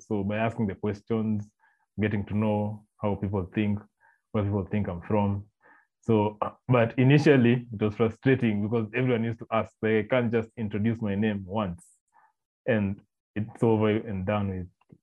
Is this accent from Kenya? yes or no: yes; Kenya; Some people think I'm from Congo, South Africa, Zimbabwe, Zambezi. But it's Kenyan. I'm a Kenyan.